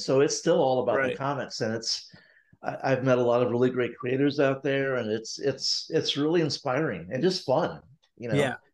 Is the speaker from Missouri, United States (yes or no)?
yes; St. Louis, Missouri, United States; And growing up in St. Louis, you know, I love our city.